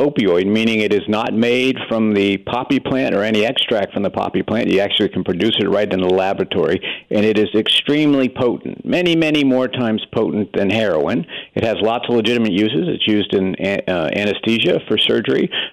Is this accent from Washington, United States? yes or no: no; West Virginia, United States; I'm from West Virginia, by the way.